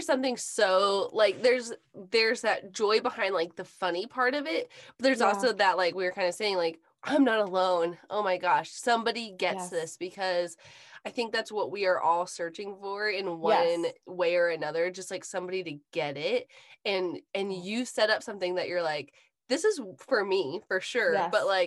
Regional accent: Alaska, United States; We're from Alaska, so I feel like Canada and Alaska wow. are similar in heart.

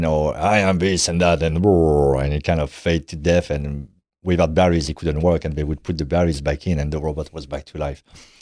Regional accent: Grand Est, France; My parents were very proletarian. I come from Champagne. My father was working in vines.

